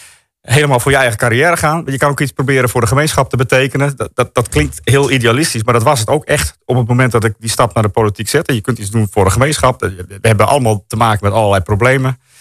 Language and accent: Dutch; Woudsend, Friesland, Netherlands; first language Frisian; Dutch is a second language; also born or lived in Delft / Noordoostpolder; Maar ik ben geboren in Delft, want mijn vader heeft op latere leeftijd gestudeerd in Delft. En op jonge leeftijd, nou, via de Noordoostpolder zijn we weer teruggekomen in Friesland vanaf... een jaar of 8 ben ik opgegroeid in Woudsens.